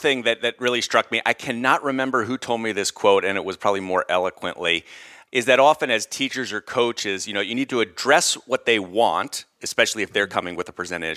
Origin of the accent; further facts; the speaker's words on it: Pennsylvania, United States; That's coming from me, a guy who grew up outside of Philly.